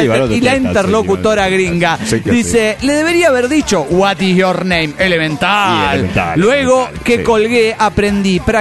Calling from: Guadalajara, Jalisco, Mexico; de Guadalajara, Jalisco, México.

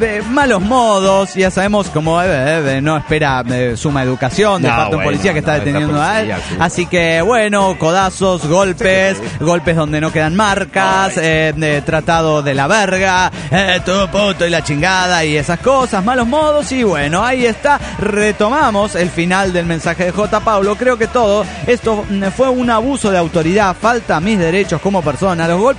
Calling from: Bilbao, Basque Country, Spain; Aquí en el Euskadi.

